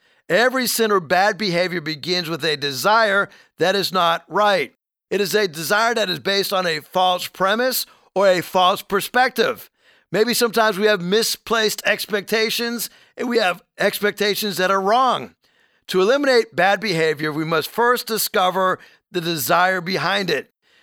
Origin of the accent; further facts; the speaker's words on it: Northeast, United States; I married a Southerner and I'm from the Northeast.